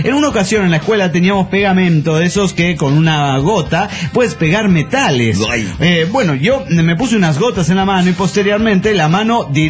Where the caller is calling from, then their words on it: Los Angeles, California, United States; de Los Ángeles, Califas.